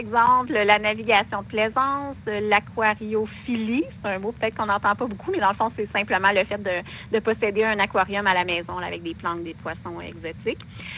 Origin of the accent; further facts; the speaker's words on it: Quebec, Canada; Je trouve que ça reflète bien nos droits en tant que Québécois